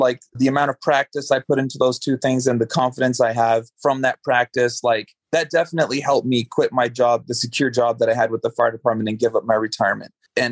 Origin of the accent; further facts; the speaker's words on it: Reserve, New Mexico, United States; also born or lived in Phoenix, Arizona; I was born in Phoenix, but I grew up in a small town in New Mexico called Reserve, New Mexico. It's population of probably 250 people.